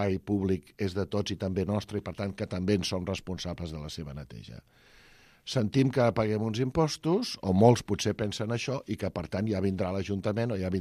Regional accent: Barcelona, Catalonia, Spain; Dic Barcelona perquè jo sóc de Barcelona

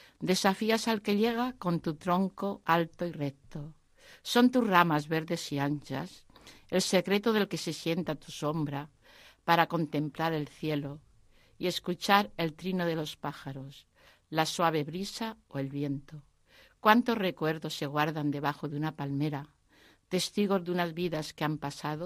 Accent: Castillo de Bayuela, Castilla-La Mancha, Spain; also born or lived in Madrid; Es un pueblo pequeño, de unos 1.800 habitantes, que se llama Castillo de Bayuela. Mi familia era una familia cristiana y en este ambiente cristiano me educaron.

